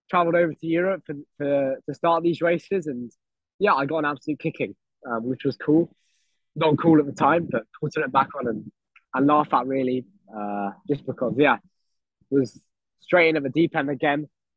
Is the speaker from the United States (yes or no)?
no; United Kingdom; it's a super special race to do as a British guy.